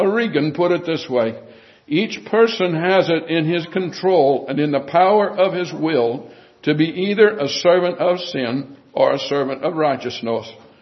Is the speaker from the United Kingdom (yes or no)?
no; United States; I'm an American and freeborn, and it means a lot to me.